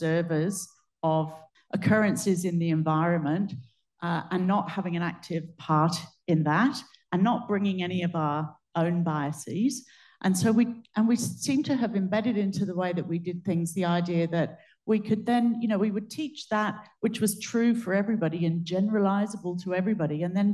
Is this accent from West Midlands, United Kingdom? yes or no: no; Plymouth, South West England, United Kingdom; moved away as an adult; Some of you may have picked up my accent. I was born and brought up in the UK. This is a photograph of my hometown, Plymouth.